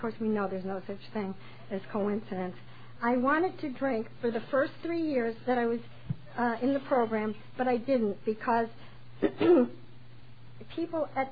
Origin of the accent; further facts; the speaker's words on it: New York, United States; I'm from New York, and if you don't know what Sing Sing is, it's this humongous prison on the Hudson